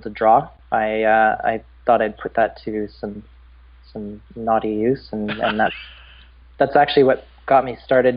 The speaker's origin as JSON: {"language": "English", "region": "the Prairies", "country": "Canada", "tie": "born or raised there", "said": "I grew up in the Bible Belt of Canada, like in the prairies."}